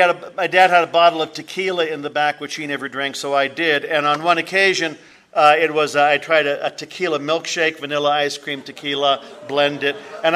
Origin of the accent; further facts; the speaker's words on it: San Jose, California, United States; I grew up in San Jose and got my driver's license when I was 16